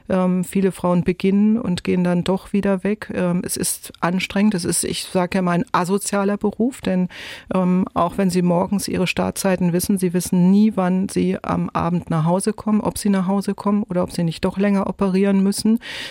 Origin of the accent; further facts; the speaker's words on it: Neumünster, Schleswig-Holstein, Germany; Denn die Form erinnert mich an die Landkarte meiner Heimat Schleswig-Holstein mit meinem Geburtsort Neumünster.